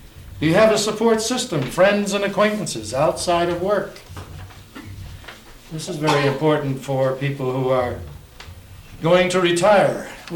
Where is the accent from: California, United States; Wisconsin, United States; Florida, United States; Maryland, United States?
Florida, United States; I come from Florida, where a third of our population is over 65 in Broward County.